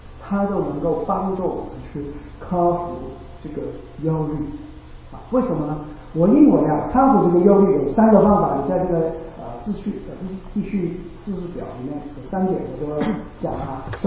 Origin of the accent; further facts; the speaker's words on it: Chaozhou, Guangdong, China; 我是潮州人，就比较一样了。